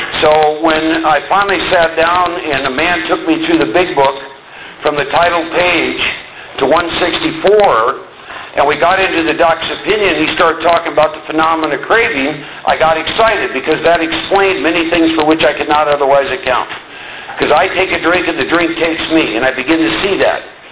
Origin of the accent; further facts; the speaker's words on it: Iowa, United States; born and raised in Iowa. Second oldest of 4 boys.